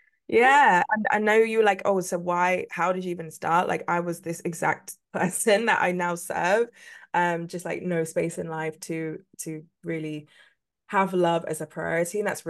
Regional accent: London, United Kingdom; I am from London, England. This awful accent.

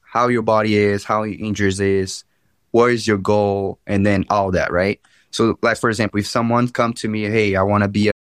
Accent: Brazil; accent: Brazilian; English is a second language

